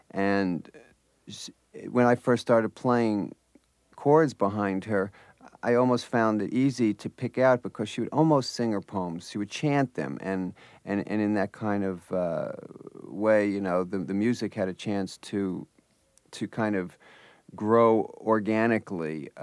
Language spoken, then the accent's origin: English; New Jersey, United States; we came from somewhat the same area. She was from South Jersey, and I was from Central Jersey, and I spent a lot of summers outside Philly